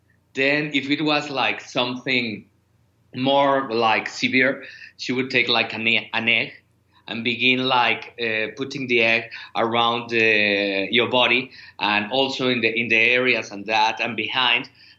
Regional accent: Mexico City, Mexico; Because, yeah, I am from Mexico City.

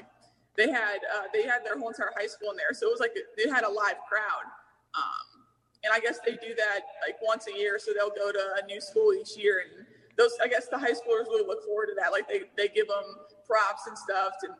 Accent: Ohio, United States; Yeah, so I'm from Ohio.

